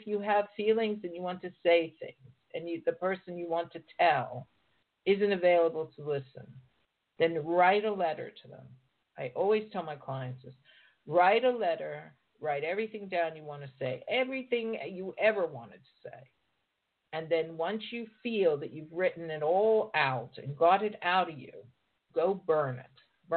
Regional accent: Pittsburgh, Pennsylvania, United States; also born or lived in Los Angeles; now in London, United Kingdom; I'm a girl from Pittsburgh, Pennsylvania. I never thought that I would travel and live in London when I grew up. None of that. I just didn't even understand how I could get out of Pittsburgh, let alone anything else.

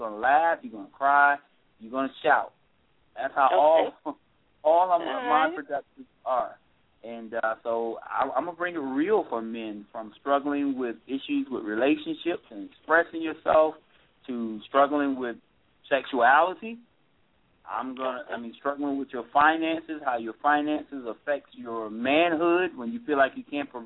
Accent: Quincy, United States; Quincy, or predominantly people from Quincy, in this production, because I want to give people in my hometown a chance

